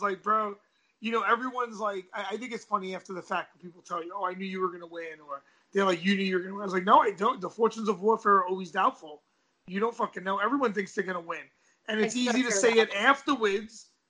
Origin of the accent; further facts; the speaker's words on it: Brooklyn, New York, United States; I'm from Brooklyn and I fought in New York.